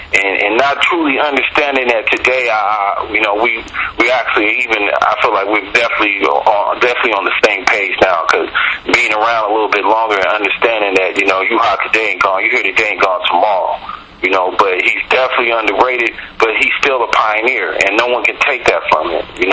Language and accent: English; West Coast, United States; born there; I've been on the West Coast. I was born on the West Coast.